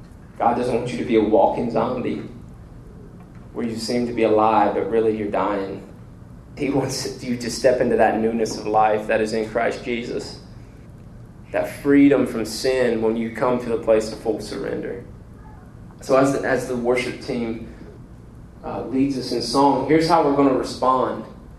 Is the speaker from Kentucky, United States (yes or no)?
yes; Kentucky, United States; and I love this because I'm from Kentucky